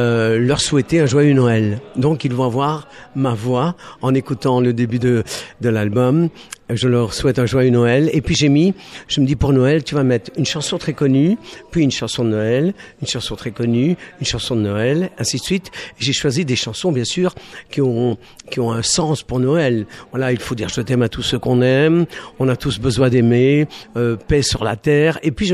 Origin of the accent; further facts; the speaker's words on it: Sicily, Italy; born there; Moi, je suis né en Sicile, sur une île